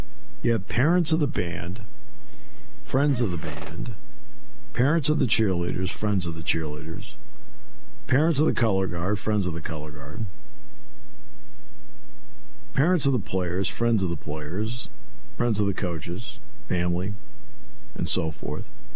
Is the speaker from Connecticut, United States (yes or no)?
yes; Connecticut, United States; I grew up in Connecticut. Now, I loved high school football.